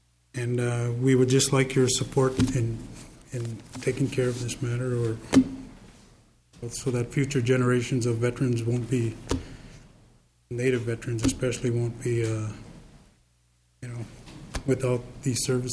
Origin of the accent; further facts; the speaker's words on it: Minnesota, United States; I'm from the Red Lake Nation in northern Minnesota.